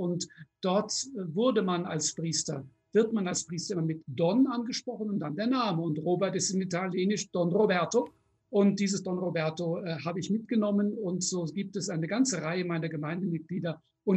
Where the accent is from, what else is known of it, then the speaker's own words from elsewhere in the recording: Frankfurt, Hesse, Germany; Was heute in den Großstädten, ich bin Frankfurter, überhaupt kein Thema mehr ist